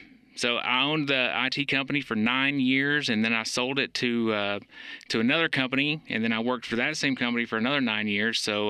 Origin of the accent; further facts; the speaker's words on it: McMinnville, Tennessee, United States; Well, my background is, like I said, I grew up in McMinnville.